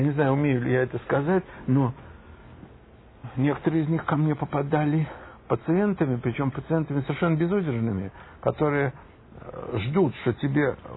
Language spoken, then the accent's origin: Russian; Moscow, Russia; moved away; Я из Москвы приехал сюда.